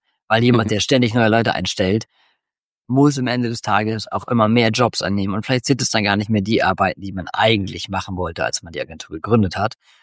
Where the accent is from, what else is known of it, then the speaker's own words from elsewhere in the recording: North Rhine-Westphalia, Germany; born there; komme gebürtig aus der Nähe von Holland. Ich glaube, die nächstgrößere Stadt wäre auf der holländischen Seite Enschede.